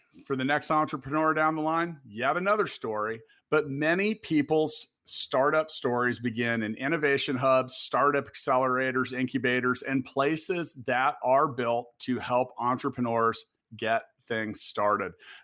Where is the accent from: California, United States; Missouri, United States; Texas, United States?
Missouri, United States; Kansas City; Now, for those of us in Kansas City, my hometown, we remember Tampa Bay because they just whooped us in the Super Bowl.